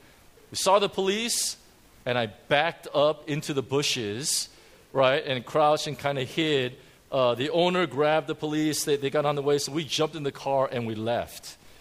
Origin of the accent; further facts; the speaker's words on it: United States; now in Hong Kong; I mean, I know we're in Hong Kong, you never fix things, but I grew up in America, so I try to fix things first all the time.